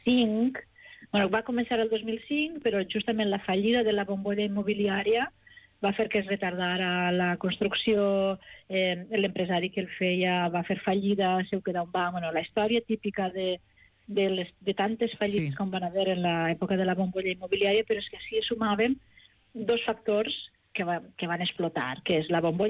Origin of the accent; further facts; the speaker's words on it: Balearic Islands, Spain; Soc d'ací, soc de Menorca